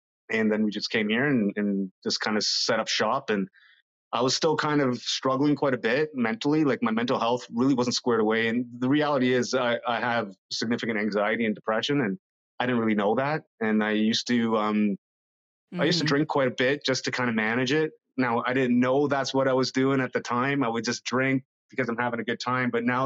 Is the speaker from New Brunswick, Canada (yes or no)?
no; Toronto, Ontario, Canada; also born or lived in Dallas, United States; I grew up in the Toronto area. My dad was an engineer. He eventually got transferred to a company in the States. So I went to Dallas and I went to high school in Dallas, Texas.